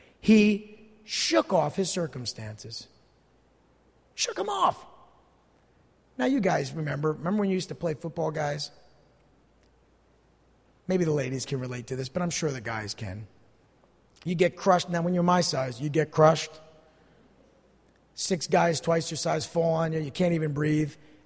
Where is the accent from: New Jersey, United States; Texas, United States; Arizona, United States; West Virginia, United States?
New Jersey, United States; I know what I would have said, because I'm from New Jersey and I'm Sicilian.